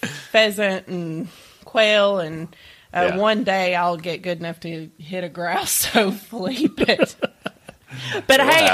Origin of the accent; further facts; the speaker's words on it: Tennessee, United States; moved away as an adult; So I grew up in East Tennessee.